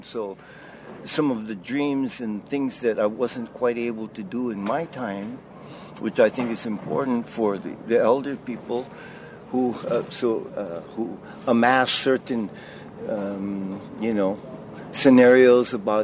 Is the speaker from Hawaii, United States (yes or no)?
yes; Hawaii, United States; born there; I was born in Hawaii, my mother's Hawaiian, Chinese and stuff, where I have various indigenous roots